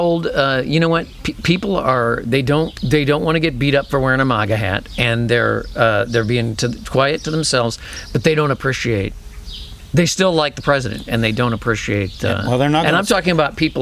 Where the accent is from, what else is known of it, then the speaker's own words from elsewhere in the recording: Park Ridge, Illinois, United States; Well, Park Ridge, but still, I'm from Chicago.